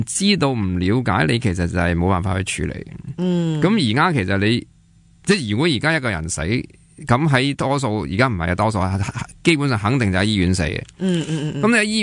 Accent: China; 咁我哋中国人讲叫善，即系而家成日话善终啦。

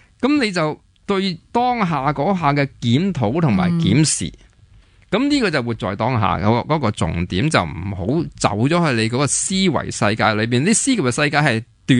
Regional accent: Hong Kong; 因为我哋香港人先啦

